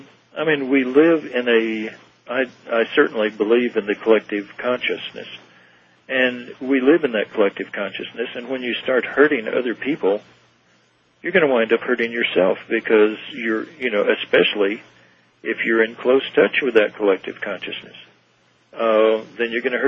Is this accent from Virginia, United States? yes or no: no; Texas, United States; I was raised in East Texas, and, you know, if the preacher says it, then God said it, too.